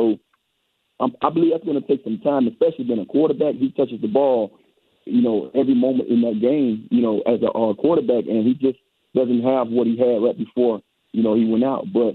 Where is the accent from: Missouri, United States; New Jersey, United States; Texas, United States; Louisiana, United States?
Missouri, United States; I'm from Missouri, and they have to show me